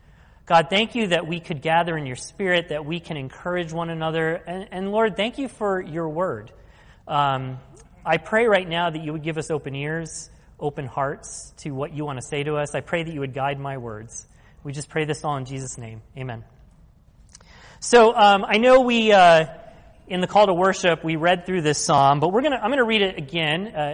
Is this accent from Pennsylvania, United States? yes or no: yes; Philadelphia, Pennsylvania, United States; But of course, we're from Philly, you know